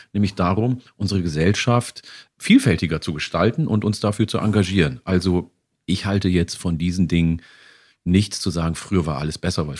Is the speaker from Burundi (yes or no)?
no; Ethiopia; first language Oromo; German is a second language; Weil zu Hause spreche ich Afan Oromo, das ist meine Muttersprache, meine Vatersprache, meine erste Sprache.